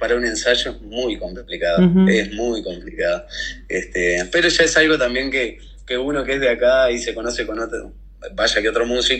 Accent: Uruguay; Yo como uruguayo también me gusta que sepamos que, digo, tenemos cosas muy buenas en la cultura

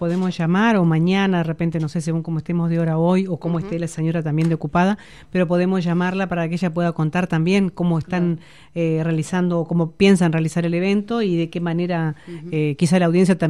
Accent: Uruguay; como ciudad, como pueblo, como uruguayos que somos

